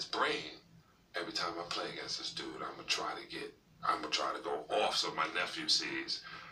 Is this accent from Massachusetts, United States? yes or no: no; Chicago, Illinois, United States; But I'm from Chicago. I'm down with the Bull movement.